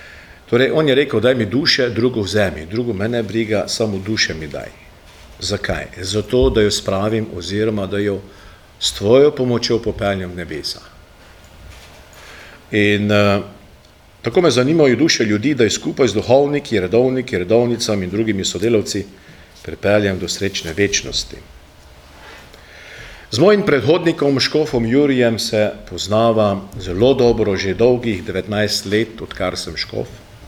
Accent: Beltinci, Mura, Slovenia; Doma sem iz Beltinec, kot je že gospod Gabriel dejal, tam se je stkalo moje srce, oblikovala moja duša, tam je moj dom. Zelo sem navezan na svoj domači kraj.

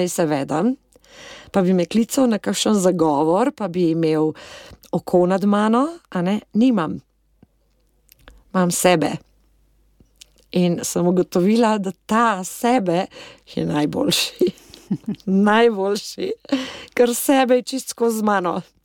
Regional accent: Kamnik, Central Slovenia, Slovenia; jaz sem pa tudi iz Kamnika

